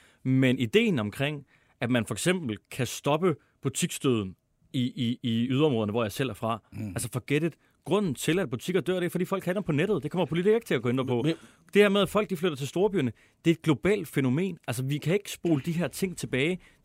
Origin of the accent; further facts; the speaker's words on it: Mors, North Denmark Region, Denmark; jeg var fra Mor